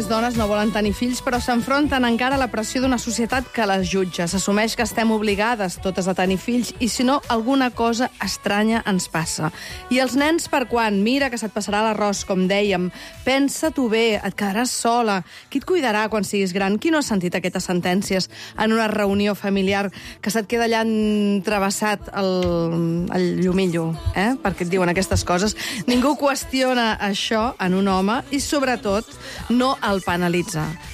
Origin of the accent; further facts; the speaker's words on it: Tarragona, Catalonia, Spain; quan jo, que sóc de Tarragona, sempre m'imagino la lloba capitolina